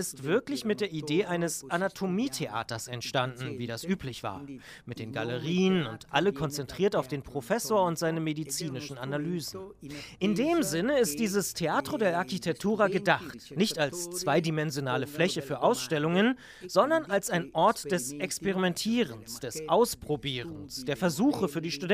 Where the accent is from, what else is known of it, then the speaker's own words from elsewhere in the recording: Ticino, Switzerland; Das war für mich der Hausberg. Ich bin in der Nähe aufgewachsen.